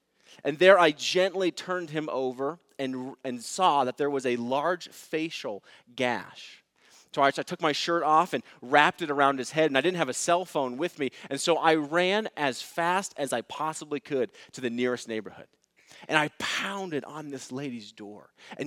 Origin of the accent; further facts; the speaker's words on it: Boulder, Colorado, United States; Boulder is a special place for me. I grew up in Boulder.